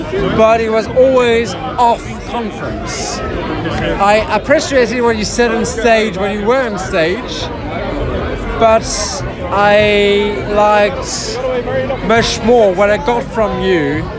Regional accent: France; now in Finland; I'm from Finland, but I'm French.

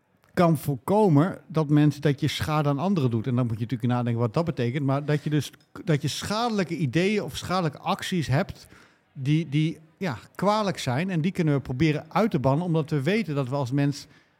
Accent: Netherlands; ik ben een man, ik ben een Nederlander, Ik ben, ik praat Nederlands.

